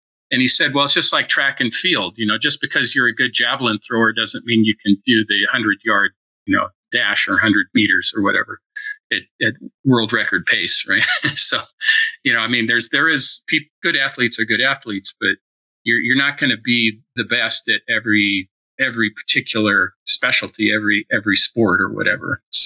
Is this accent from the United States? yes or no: no; Norway; first language Norwegian; English is a second language; I speak English and Norwegian and German. And my first language was Norwegian, but I'm fluent in Norwegian and English and German.